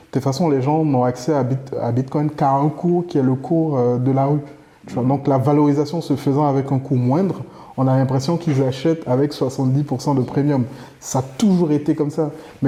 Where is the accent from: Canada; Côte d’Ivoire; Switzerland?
Côte d’Ivoire; parce que moi je suis originaire de Côte d'Ivoire